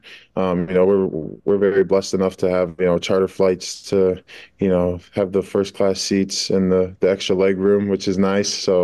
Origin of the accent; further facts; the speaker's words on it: Connecticut, United States; I grew up in Connecticut.